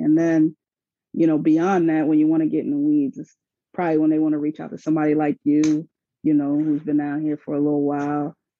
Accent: North Carolina, United States; I mean, because I'm from North Carolina. He's from North Carolina.

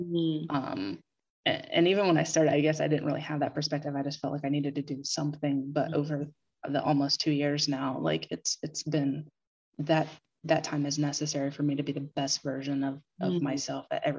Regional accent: Ohio, United States; I'm from Ohio.

